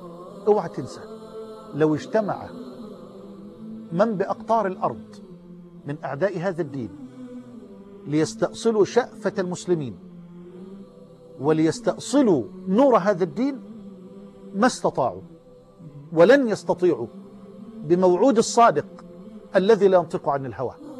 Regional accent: Egypt; بلدنا مصر

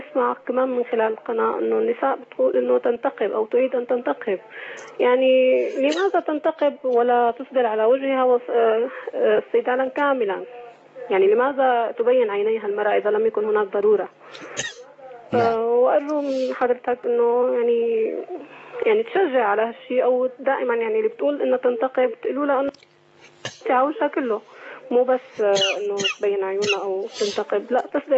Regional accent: Syria; نحن عندنا بالشام

